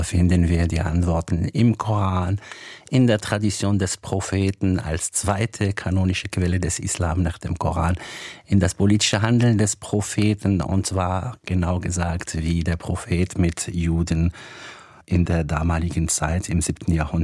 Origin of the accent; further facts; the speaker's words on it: Tlemcen, Tlemcen Province, Algeria; Das habe ich schon als Kind mit 5 oder 4 in der Koranschule in Algerien, in Tlemcen, kennengelernt.